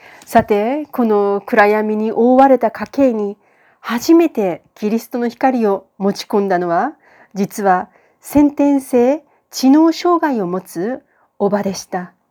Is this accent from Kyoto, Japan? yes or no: yes; Kyoto, Japan; born there; 私は1971年、日本の京都で生まれました。私は幼稚園の頃から母に連れられて教会に通い始めました。